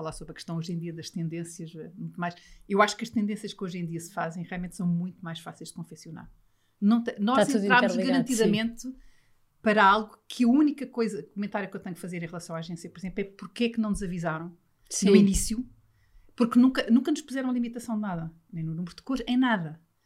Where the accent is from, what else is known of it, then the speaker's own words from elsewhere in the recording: Portugal; eu costumo dizer, nós somos portugueses, somos todos muito relacionais